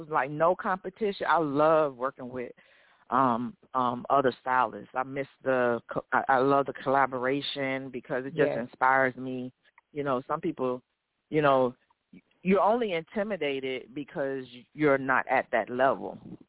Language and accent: English; Bahamas; You know, I'm from the Bahamas, so once you're born there, you don't lose your, you know, citizenship.